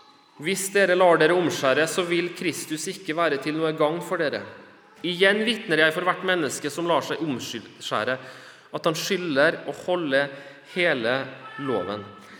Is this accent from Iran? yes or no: no; Bolivia; når vi vokste opp i Bolivia